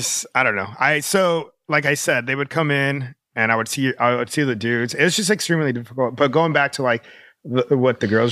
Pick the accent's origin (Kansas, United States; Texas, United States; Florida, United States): Florida, United States; But as soon as I hit college, and also I was from Florida, right?